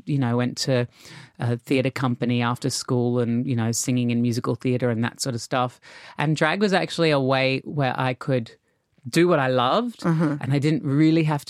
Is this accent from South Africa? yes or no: no; Australia; growing up in Australia in the 80s